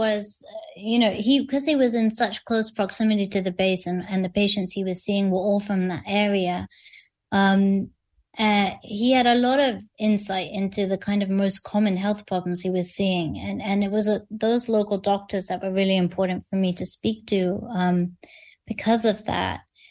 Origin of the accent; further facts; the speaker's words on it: United Kingdom; I'm saying meters because I'm British